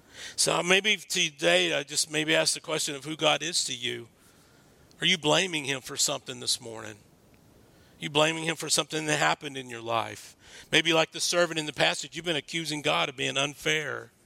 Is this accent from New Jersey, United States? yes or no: no; Texas, United States; I was from Texas, so lawnmower stayed in the living room.